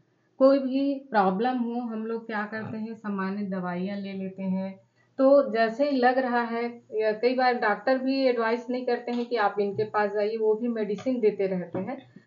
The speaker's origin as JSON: {"language": "Hindi", "town": "Raipur", "region": "Chhattisgarh", "country": "India", "said": "मैं रायपुर दुर्ग की रहने वाली हूँ"}